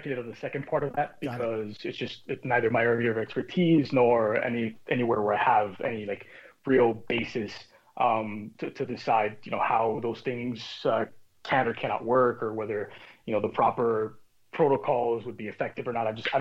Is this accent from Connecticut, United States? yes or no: no; Miami, Florida, United States; also born or lived in Havana, Cuba; I was born in Havana, Cuba, but I've grown up in Miami.